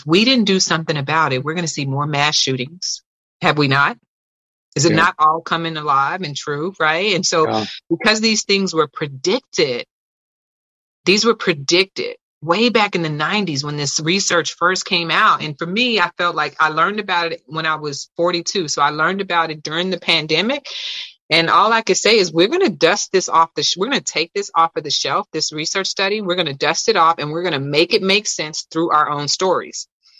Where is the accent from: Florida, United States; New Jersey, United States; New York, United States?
Florida, United States; now in Dallas, United States; I'm from Florida, but you will not believe that I'm only a couple of hours away from you. I am currently housed in Dallas, Texas right now.